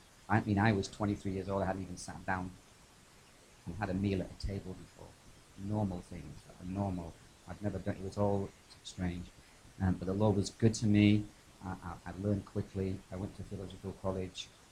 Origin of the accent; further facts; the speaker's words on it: Ireland; accent: English; So I'm Irish, actually, despite the English accent.